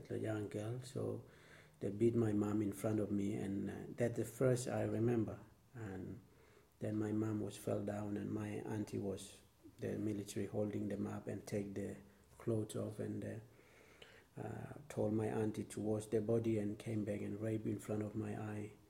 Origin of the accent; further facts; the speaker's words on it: West Papua, Indonesia; Yeah, I was born in a little village called Penongalo